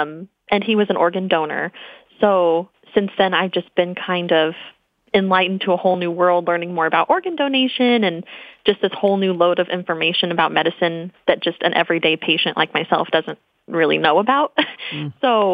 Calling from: Phoenix, Arizona, United States; I am calling from Phoenix, Arizona.

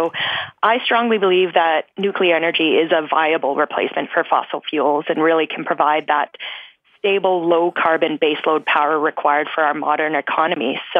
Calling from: Saskatoon, Saskatchewan, Canada; I'm calling from Saskatoon, Saskatchewan.

